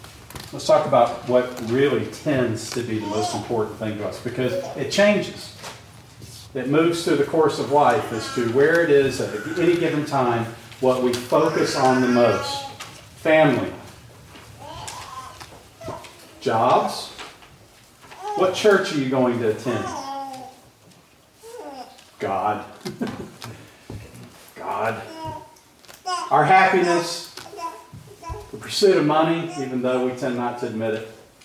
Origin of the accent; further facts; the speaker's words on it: Atlanta, Georgia, United States; It was in the Atlanta Journal-Constitution, which is where I grew up in Atlanta.